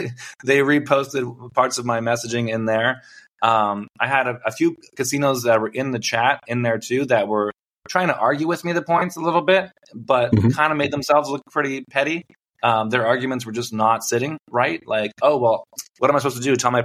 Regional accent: Ontario, Canada; now in United States; I grew up in Canada, right? So, and we haven't had smoking in our casinos in Ontario for like, I don't even know, 20 years maybe. So when I moved to the States

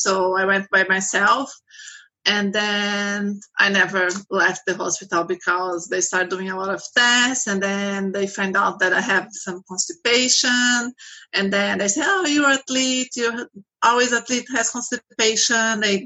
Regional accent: Brazil; English is a second language; sorry, I have accent. I am from Brazil.

